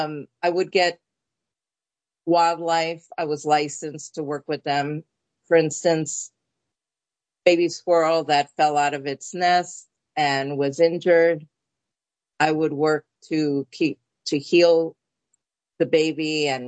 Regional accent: New York City, New York, United States; first language es; English is a second language; I grew up in Forest Hills, Queens, not in an area that I would say was predominantly Hispanic.

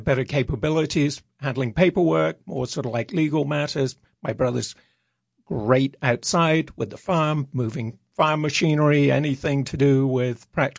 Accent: Churchill, South West England, United Kingdom; Churchill is just a small country village, and I grew up on a farm in the village. It was a dairy farm when I was born.

